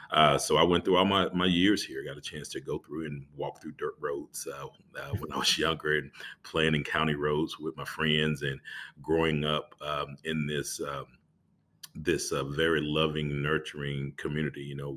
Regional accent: Tyler, Texas, United States; this high school in Tyler, Texas, just so happened to be my hometown.

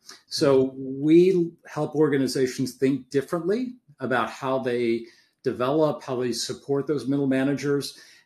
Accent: St. Louis, Missouri, United States; also born or lived in Phoenix; spent a long time at BJC in my hometown of St. Louis, and then as the CEO of the Children's Hospital in Phoenix.

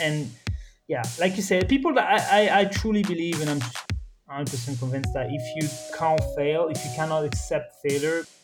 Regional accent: Morocco; I was born and raised in Morocco, but I'm actually French.

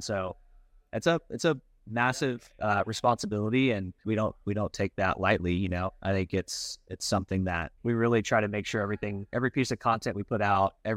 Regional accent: Springdale, Arkansas, United States; I grew up in Springdale, Arkansas. So just a town next to Fayetteville in Northwest Arkansas, where University of Arkansas is, and grew up there, went to high school.

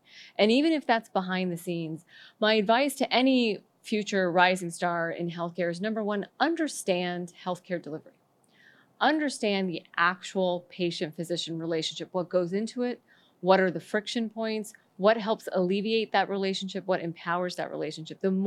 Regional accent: Florida, United States; maybe because I'm from Florida, but Washington, D.C. reminds me of fantasy land many, many times.

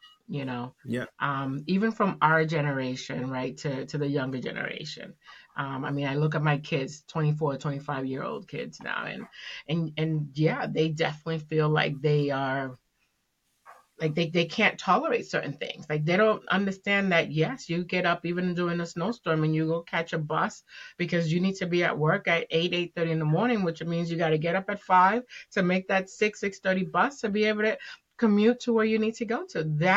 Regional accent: Boston, Massachusetts, United States; also born or lived in Puerto Rico; Bueno, I was born in Puerto Rico. My parents are from Dominican Republic. We moved to Boston when I was super young. I was like 7 years old, I moved to Boston.

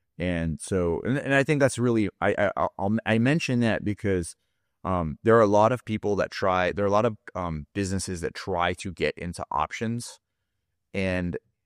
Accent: New Jersey, United States; now in California, United States; I grew up in New Jersey, I was living in New York City after that, and you know, I'm Egyptian, I don't like cold weather.

